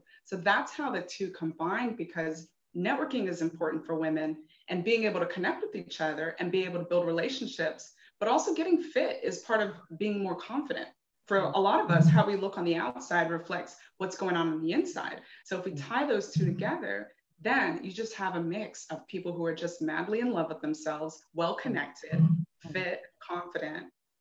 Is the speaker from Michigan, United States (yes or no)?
no; California, United States; And when I moved here, so I'm from California